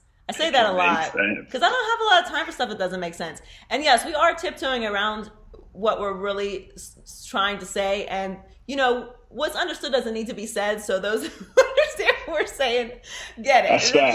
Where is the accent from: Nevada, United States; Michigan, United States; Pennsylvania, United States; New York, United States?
Pennsylvania, United States; Pittsburgh; also born or lived in Miami; because I grew up in Pittsburgh, so I have some loyalty to the Steelers